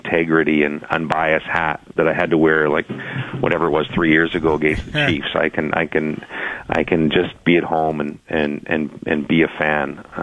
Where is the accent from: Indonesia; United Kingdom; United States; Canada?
Canada; Ottawa, Ontario; I'm from Ottawa